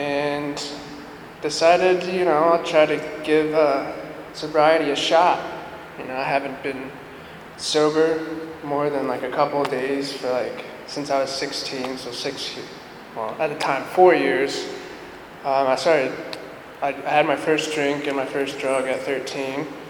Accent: Syracuse, New York, United States; also born or lived in Texas / Illinois; I was born in Texas, lived in Illinois, and then moved up to New York, went to high school there for 10 years

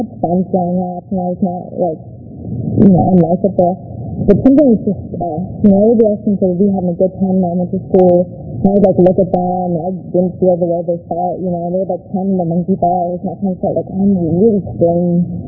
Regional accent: Miami, Florida, United States; now in Washington, United States; I grew up in Miami and I moved to DC.

